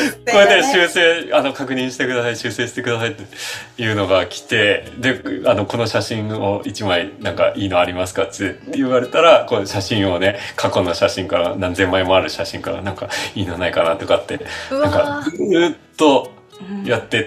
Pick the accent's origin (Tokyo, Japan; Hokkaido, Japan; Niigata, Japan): Hokkaido, Japan; Asahikawa; 子供たちがね、僕の実家の旭川に、確か1週間ぐらいね、泊まりに行って